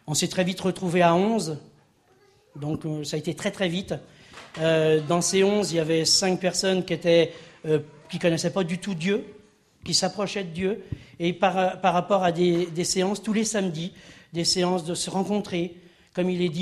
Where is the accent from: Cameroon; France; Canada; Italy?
France; nous sommes français